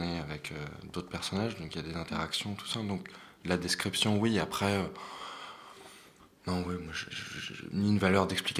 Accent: France; Après, moi, en tant que Français, là-bas, tout, c'est...

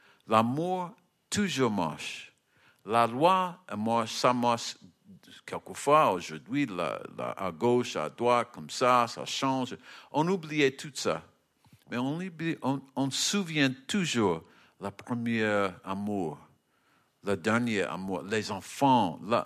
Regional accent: United States; French is a second language; now in France; Mais moi, chez moi, aux États-Unis, nos sociétés, l'art, c'est pas notre.

